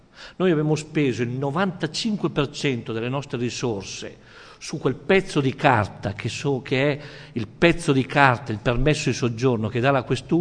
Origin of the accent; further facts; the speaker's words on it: Cremona, Lombardy, Italy; io sono di Cremona, una città come Cremona di 60.000 abitanti